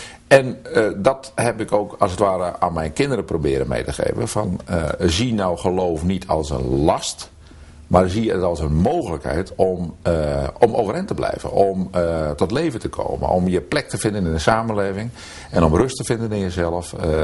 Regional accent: Netherlands; en dat vinden wij als Nederlanders ongelooflijk moeilijk

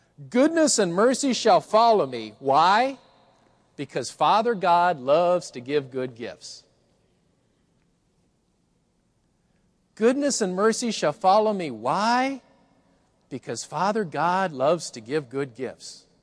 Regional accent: Colorado, United States; I grew up in Colorado. I went to a high school called Bear Creek High School. And our chief rival was Columbine High School.

